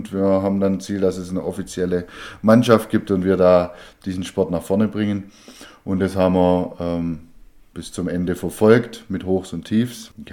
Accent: Baden-Württemberg, Germany; Ja, als Schwabe kauft man keine Spätzle, sondern macht sie selber.

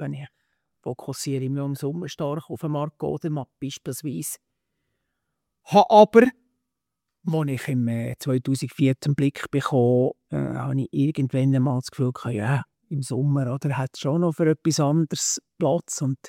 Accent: Liechtenstein; weil ich als Liechtensteiner Berichterstatter

